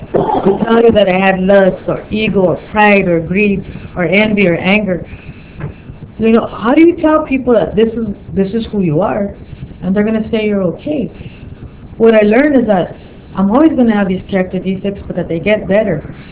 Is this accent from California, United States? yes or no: yes; East Los Angeles, California, United States; I grew up in East LA. I don't know anybody that's really gay.